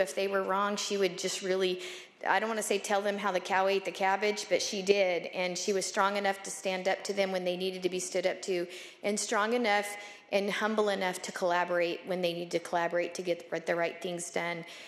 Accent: Arvin, California, United States; I too rise, you know, growing up in Arvin and living with a single mom and having to be around farming families

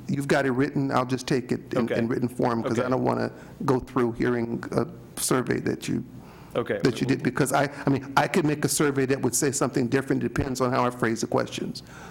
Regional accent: Inglewood, California, United States; In Inglewood, in my hometown, it took 3 passes to get a poker initiative passed

